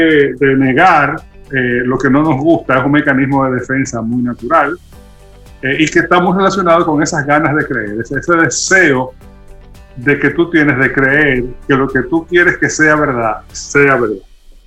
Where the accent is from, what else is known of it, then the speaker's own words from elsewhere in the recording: Dominican Republic; como sociedad dominicana y todas las sociedades del mundo, no somos ajenos